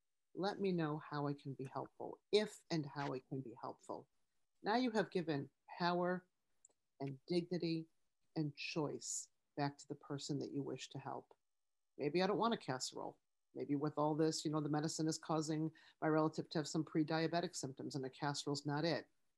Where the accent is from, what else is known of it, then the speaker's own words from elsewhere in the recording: Detroit, Michigan, United States; I'm from Detroit, these cold winter mornings